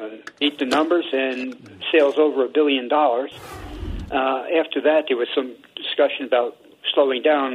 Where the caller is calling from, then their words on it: New Jersey, United States; in New Jersey.